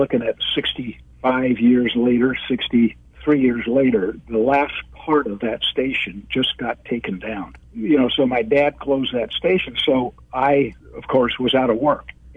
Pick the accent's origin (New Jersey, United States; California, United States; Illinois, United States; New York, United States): California, United States; Baldwin Park; bought a gas station in Baldwin Park, which was my hometown.